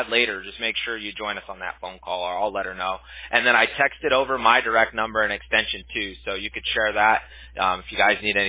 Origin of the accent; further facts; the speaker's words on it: Huntington Beach, California, United States; also born or lived in Santa Ana; I'm a California native through and through. I was actually born in Huntington, Santa Ana, but I was raised in Huntington Beach. So I'm a Huntington Beach native, actually, by heart. I grew up a beach bum.